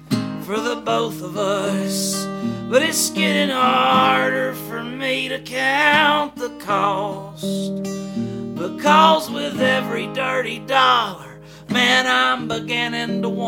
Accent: Mobile, Alabama, United States; Well, my mother and father were together till I was 7 years old, and I was raised up out in Sims.

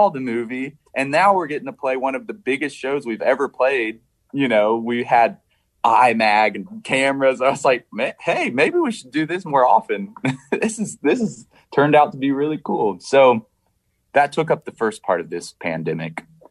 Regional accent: Franklin, Tennessee, United States; we ended up premiering in Franklin, my hometown, Franklin, Tennessee, on a huge drive-in screen.

